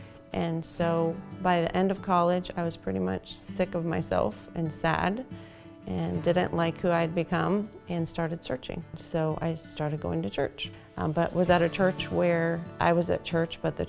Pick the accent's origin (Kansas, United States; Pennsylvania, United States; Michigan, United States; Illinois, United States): Michigan, United States; I grew up in Michigan. I grew up in a really loving family, but we never went to church as a family.